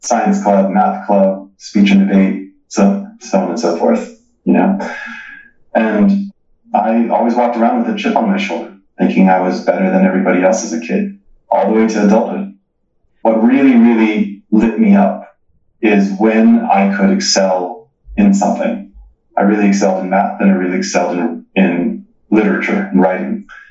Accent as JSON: {"language": "English", "region": "California", "country": "United States", "tie": "born or raised there", "said": "I grew up in a suburb of Los Angeles, single son to a single mother"}